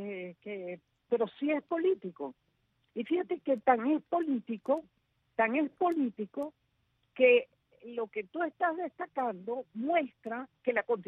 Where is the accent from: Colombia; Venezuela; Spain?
Venezuela; Yo como ciudadana venezolana